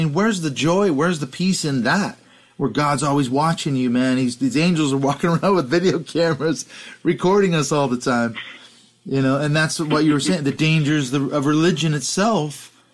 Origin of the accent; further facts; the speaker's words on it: Canada; as a Canadian